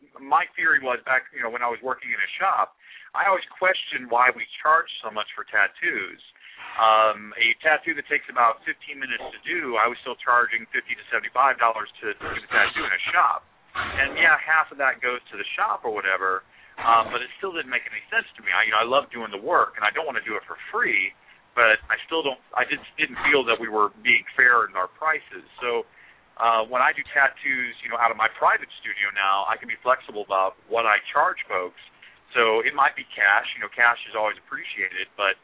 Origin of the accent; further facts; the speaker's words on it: Fort Wayne, Indiana, United States; born there; Well, I was born in Fort Wayne, Indiana. I mean, that's what you're talking about. So northern Indiana, the northeast corner near Ohio, and a short drive from Michigan, a short drive from Chicago, in a small city.